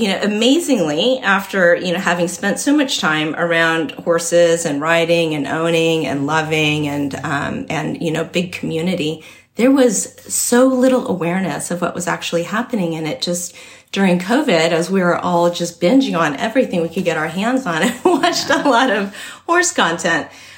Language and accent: English; Midwest, United States; also born or lived in Royal Oak, Michigan; Grew up in the Midwest, so... Yes, very much a middle America kind of girl.